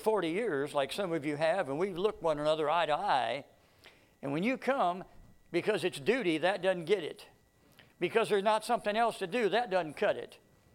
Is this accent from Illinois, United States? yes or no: no; Miami, Florida, United States; But I grew up in South Florida, in Miami, and I've been through more hurricanes than I've got fingers and toes.